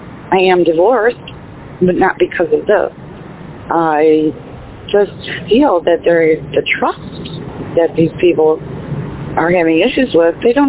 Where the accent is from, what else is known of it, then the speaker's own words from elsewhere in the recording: Michigan, United States; Good afternoon. … I am from Michigan.